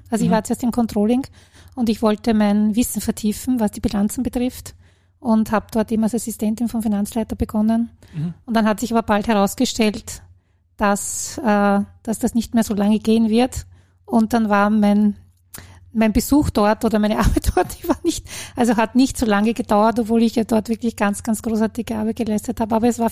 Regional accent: Lower Austria, Austria; Das ist so ein Abfallwirtschaftskonzept fürs Mostviertel, dort wo ich herkomme, aus Niederösterreich.

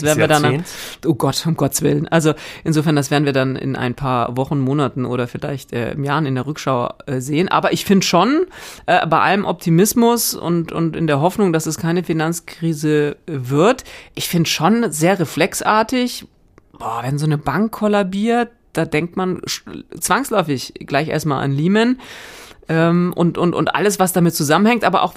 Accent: Northern Germany, Germany; Ich komme ja eher aus Norddeutschland, ne? Deswegen versuche ich mich gar nicht an dieser rheinischen Mundart.

